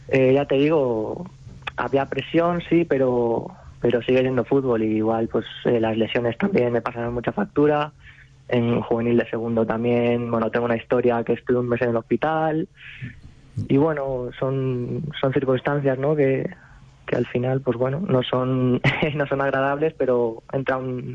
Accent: Arcas, Castilla-La Mancha, Spain; Empecé jugando fútbol sala en el equipo de mi pueblo, en Arcas.

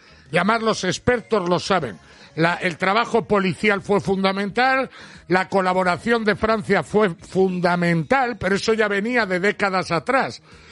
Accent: Cantabria, Spain; una pasada que uno de los mejores equipos del mundo venga a Cantabria a hacer pretemporada, venga a mi pueblo

